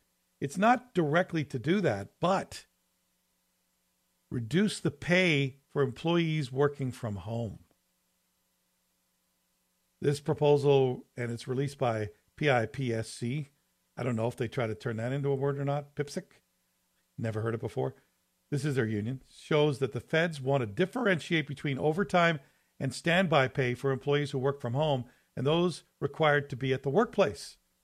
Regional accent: Scotland, United Kingdom; And by the way, for the record, we Scots, we're not cheap or frugal. We're poor.

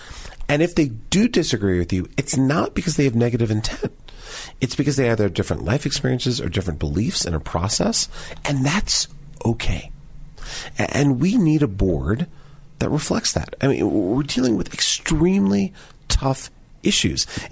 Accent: Denver, Colorado, United States; I grew up in Denver Public Schools. My mom was a teacher.

